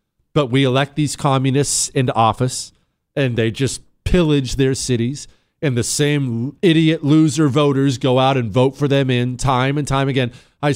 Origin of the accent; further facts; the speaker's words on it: Ohio, United States; I'm from Ohio.